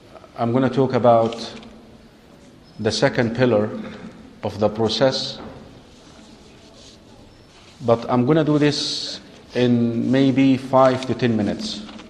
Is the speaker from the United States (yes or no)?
no; Egypt; You probably know that I come from Egypt.